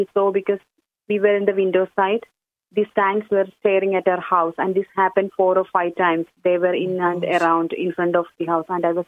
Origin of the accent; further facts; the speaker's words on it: India; She knows we are from India, actually, because, you know, we go for holidays.